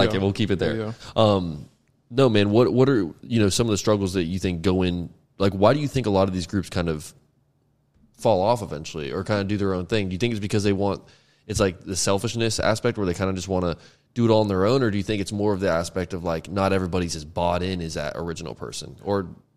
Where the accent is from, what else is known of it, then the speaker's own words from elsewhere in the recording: the South, United States; For sure. I'm definitely from the South.